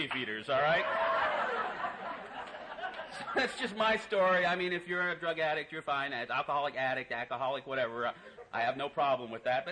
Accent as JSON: {"language": "English", "region": "Virginia", "country": "United States", "tie": "born or raised there", "said": "I grew up in Virginia, and my father was in the service. We lived right next to Arlington Cemetery when he was working at the Pentagon"}